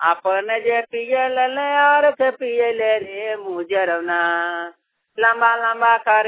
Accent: Dhanbad, Jharkhand, India; Media से … धनबाद का रहने वाला हूँ।

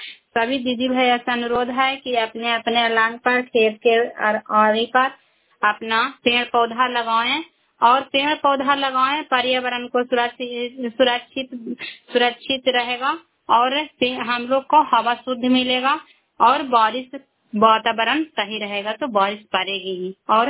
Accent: Bihar, India; मैं cry block से belong करती हूँ। सभी दीदी को प्रणाम। और नालंदा जिला के रहने वाली हूँ।

